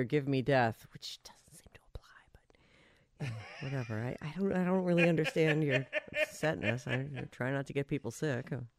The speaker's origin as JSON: {"language": "English", "town": "Pawtucket", "region": "Rhode Island", "country": "United States", "tie": "born there", "said": "I was born in Pawtucket, so of course I'm going to do this story."}